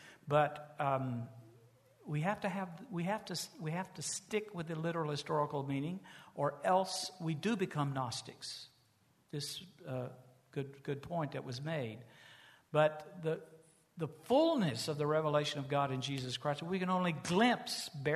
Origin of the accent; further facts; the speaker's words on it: the South, United States; I can remember hearing African-American preachers in their churches as I was growing up in the South